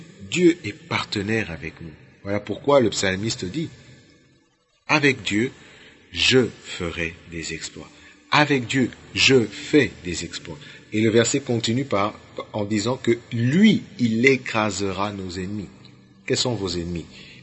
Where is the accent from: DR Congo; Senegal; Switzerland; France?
DR Congo; Oh, je crois pas que je suis congolais par hasard. Je ne crois pas que je suis africain par hasard. Je ne crois pas que j'ai la couleur noire par hasard, donc je suis africain.